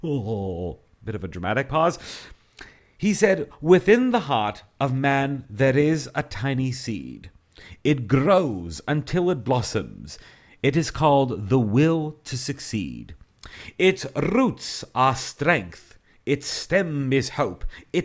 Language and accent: English; Canada; moved away; also born or lived in Cuba / Asia Pacific; Yes, I am from Canada, but I haven't lived in Canada full time since around 1993. In 1993, I headed off to Cuba. Then I spent a little time in Europe, and then I've been in Asia Pacific, and then I went back to Canada for about 1 year